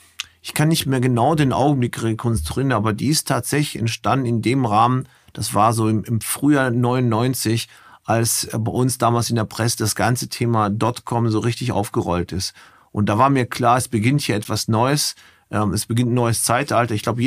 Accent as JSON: {"language": "German", "town": "Krefeld", "region": "North Rhine-Westphalia", "country": "Germany", "said": "Also ich komme aus Krefeld, aus dem Rheinland. Da habe ich vorher gewohnt und Meine Wurzeln habe ich sogar, also ein Teil meiner Eltern, die Hälfte ist aus Bulgarien."}